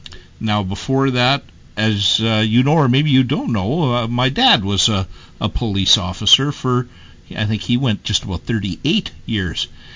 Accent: Moose Jaw, Saskatchewan, Canada; Yeah, no, that's my hometown, and that's where he was a police sergeant for a long, long time.

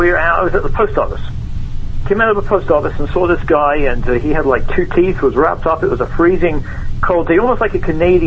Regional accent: England, United Kingdom; now in United States; I'm English originally

